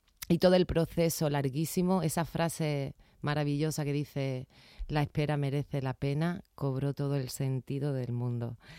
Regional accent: Cádiz, Andalusia, Spain; Yo soy de Cádiz.

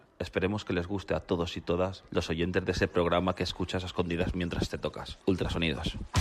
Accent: Castellón de la Plana, Valencian Community, Spain; Somos de Castellón de la Plana.

